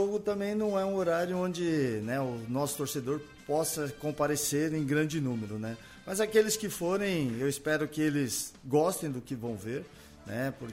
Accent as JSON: {"language": "Portuguese", "region": "São Paulo", "country": "Brazil", "said": "Isso para mim é bom, porque eu sou de São Paulo"}